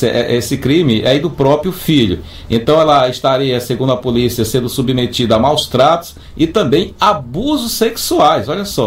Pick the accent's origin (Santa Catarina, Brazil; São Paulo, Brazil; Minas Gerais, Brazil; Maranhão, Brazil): Maranhão, Brazil; Bequimão; lá na cidade de Pinheiro, que inclusive é na minha região, eu sou de Bequimão